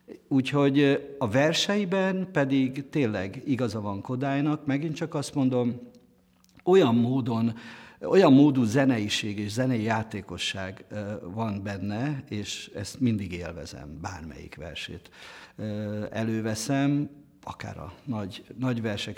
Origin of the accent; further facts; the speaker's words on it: Northern Hungary, Hungary; ugye falusi fiú vagyok, bár nem paraszt gyerek, hanem lelkész volt, lelkész családba születtem be Észak-Magyarországon, egy olyan lelkész családban